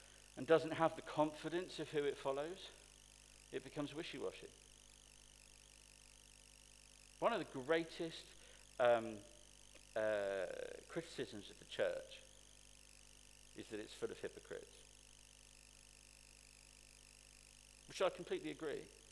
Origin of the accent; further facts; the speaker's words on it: United Kingdom; partly because we're British